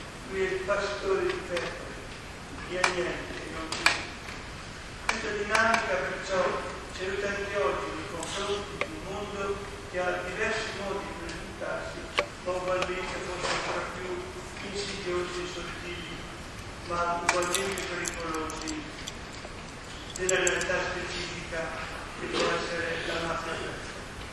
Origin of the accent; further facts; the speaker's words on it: Trentino-Alto Adige, Italy; io vengo dalla Val di Non del Trentino